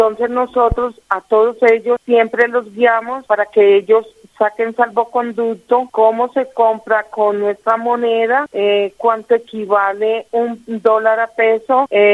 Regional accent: Colombia; Yo soy cooperante colombiana, cooperante humanitaria.

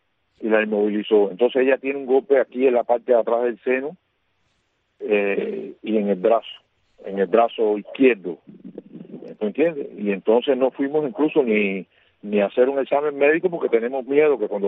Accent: Carlos Rojas, Matanzas, Cuba; porque nosotros somos de Carlos Rojas

